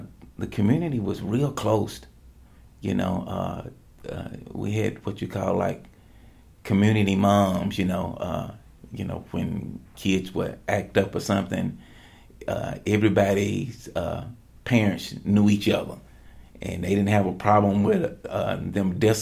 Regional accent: Marietta, Georgia, United States; I grew up here in Marietta in Cobb County, born and raised here, and was born at Kennestone Hospital.

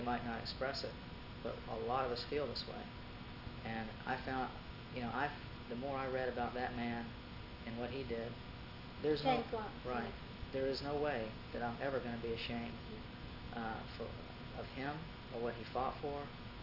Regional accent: the South, United States; also born or lived in Atlanta; I began to get really sick and tired of being made to feel shameful and embarrassed for being a Southerner, for being from the South.

